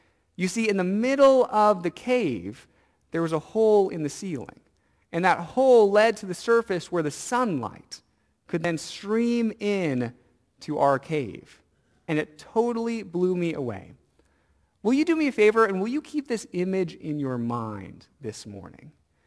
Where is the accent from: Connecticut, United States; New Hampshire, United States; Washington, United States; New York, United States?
Washington, United States; Well, I grew up in Washington State